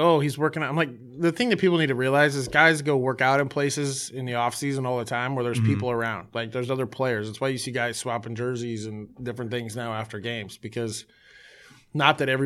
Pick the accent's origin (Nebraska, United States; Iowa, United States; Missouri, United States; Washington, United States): Nebraska, United States; also born or lived in Colorado; I'm from Nebraska originally.